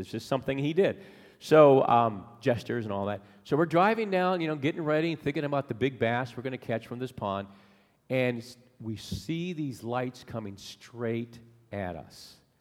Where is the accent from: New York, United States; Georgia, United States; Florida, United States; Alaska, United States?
Alaska, United States; when he found out that I was from Alaska, he would sit down with me